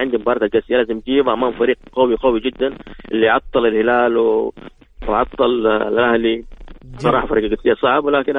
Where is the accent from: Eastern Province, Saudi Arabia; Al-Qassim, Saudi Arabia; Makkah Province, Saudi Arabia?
Makkah Province, Saudi Arabia; Jeddah; now in Riyadh, Saudi Arabia; أنا مستم من جدة بس حاليا في الرياض، عندي عمل هناك